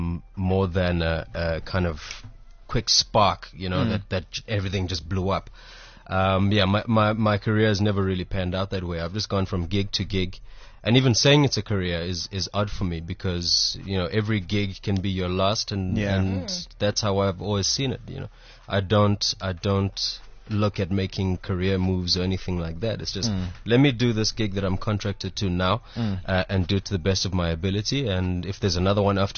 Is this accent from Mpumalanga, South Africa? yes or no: no; Durban, KwaZulu-Natal, South Africa; born or raised there